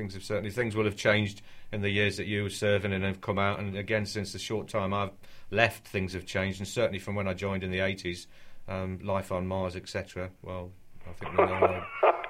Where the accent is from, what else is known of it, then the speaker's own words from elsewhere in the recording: Gateshead, North East England, United Kingdom; also born or lived in Lowfell; I was born in Lowfell, Gateshead. Went to school there